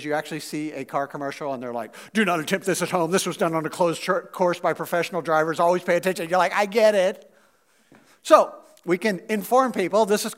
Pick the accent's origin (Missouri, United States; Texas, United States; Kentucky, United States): Missouri, United States; I'm from Missouri, so I can say cuss somebody.